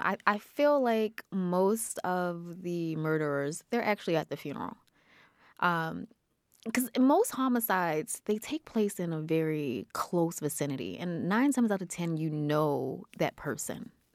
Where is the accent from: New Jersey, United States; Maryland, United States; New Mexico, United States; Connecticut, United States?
Maryland, United States; Baltimore; I grew up in Northeast Baltimore. And this funeral home was in the middle of West Baltimore, in the middle of the hood.